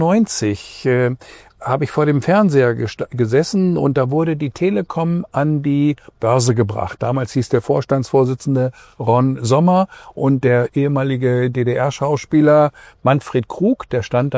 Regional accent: Canada; In Kanada ist es so, da wo ich herkomme, da grüßt man jeden alleine, weil man so wenig sieht.

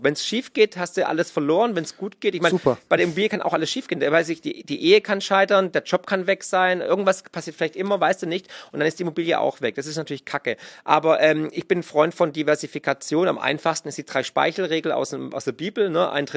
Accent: Baden-Württemberg, Germany; weil ich bin Schwabe

